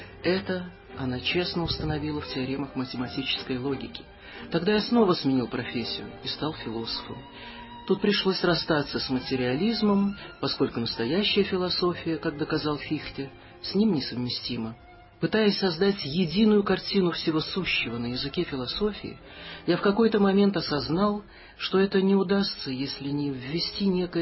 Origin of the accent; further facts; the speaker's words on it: Moscow, Russia; Я родился в Москве 14 сентября 1928 года и прожил первые 6 лет на Старом Арбате, дом 30, где зоомагазин.